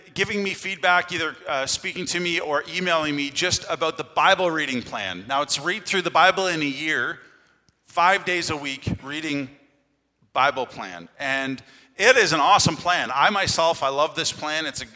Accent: Flesherton, Ontario, Canada; also born or lived in Markdale; They were both teachers of ours, Danielle and myself, in high school, growing up in Flesherton and Markdale.

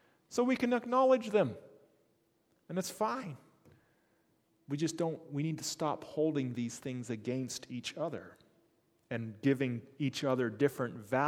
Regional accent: Canada; oh, this is my wife and we're from Canada

